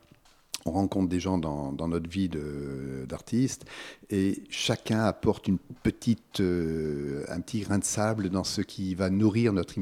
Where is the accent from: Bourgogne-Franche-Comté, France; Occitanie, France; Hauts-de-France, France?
Hauts-de-France, France; Lille; ma ville natale, Lille